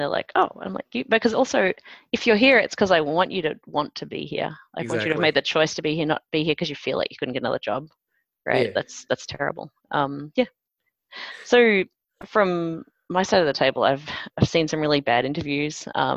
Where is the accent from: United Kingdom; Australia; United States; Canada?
Australia; I think they couldn't understand my accent. I'm Australian, obviously.